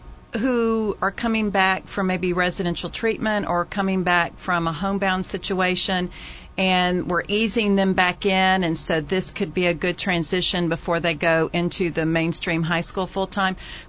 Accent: Oklahoma, United States; I can remember growing up. I grew up in Oklahoma, and you could not chew gum in class.

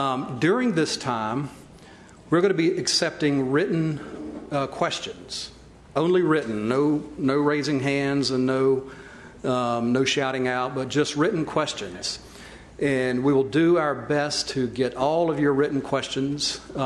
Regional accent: Lynchburg, Virginia, United States; now in Richmond, United States; I grew up in Lynchburg, not too far down the road. My parents were born in Amherst County, so I know the Piedmont. And my wife Liz and I just moved to Richmond just about a dozen years ago. So I'm from around here

